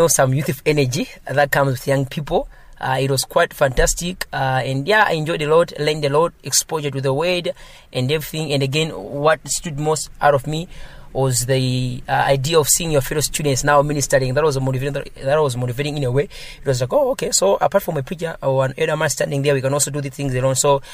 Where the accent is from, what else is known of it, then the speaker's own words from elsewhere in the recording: Choro, Malawi; English is a second language; now in Lilongwe, Malawi; Basically, I'm from Choro, but currently I'm residing in Lilongwe, specifically in Area 51A. I'm a born-again Christian, born again in 2011